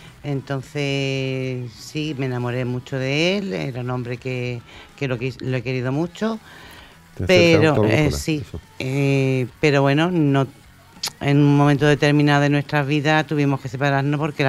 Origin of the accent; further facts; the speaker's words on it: Spain; y digo, soy española, ¿no?, para allá.